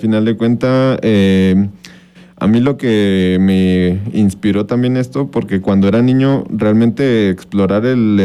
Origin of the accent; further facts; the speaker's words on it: Tlayecac, Morelos, Mexico; Sí, soy nativo del estado. Soy del pueblo de Tlayecac